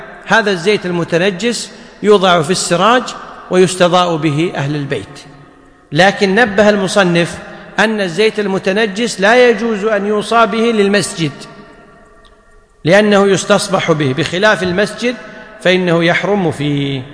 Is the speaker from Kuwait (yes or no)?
yes; Kuwait; لكن في العرف اللحم عندنا في الكويت لا يطلق إلا على لحم الظأن أو لحم البقر أو لحم الجمل